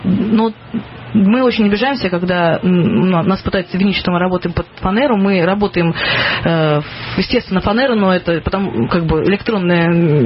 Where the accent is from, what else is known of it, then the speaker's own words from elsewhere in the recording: Saint Petersburg, Russia; Мы же из Санкт-Петербурга